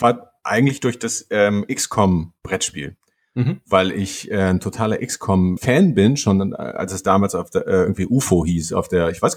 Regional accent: Hamburg, Germany; im realen Leben komme ich aber aus Hamburg

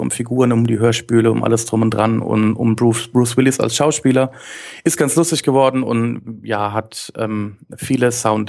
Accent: Heidelberg, Baden-Württemberg, Germany; ich bin irgendwie in der Nähe aufgewachsen, in Heidelberg

